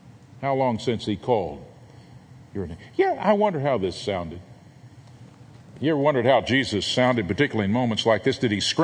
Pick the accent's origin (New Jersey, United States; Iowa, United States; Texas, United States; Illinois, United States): Texas, United States; Fort Worth; Over in Fort Worth, my hometown, Cowtown, Boots and Bach